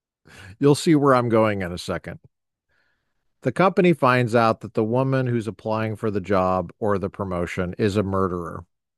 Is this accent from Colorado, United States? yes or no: yes; Colorado, United States; I grew up near Martin Marietta. It's in Colorado. It's in Colorado. Well, at least it was when I was growing up.